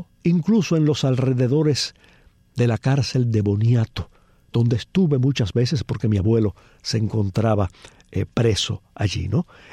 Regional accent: Baracoa, Guantánamo, Cuba; now in Moa, Cuba; en la parte oriental de la isla, específicamente en Moa, provincia de Holguín, aunque soy oriundo de Baracoa, la llamada ciudad primada de Cuba, un lugar muy poco conocido incluso para muchos cubanos.

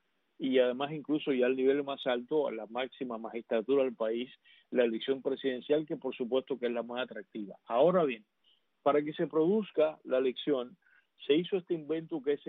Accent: Cuba; moved away; yo vengo de la época de la Cuba totalmente hermética en que no se podía ir, vaya que te cuento, ni a Matanzas

